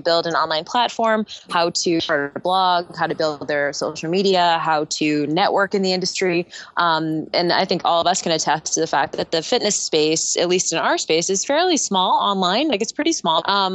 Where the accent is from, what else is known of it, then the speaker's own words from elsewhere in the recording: New England, United States; So I'm originally from New England too.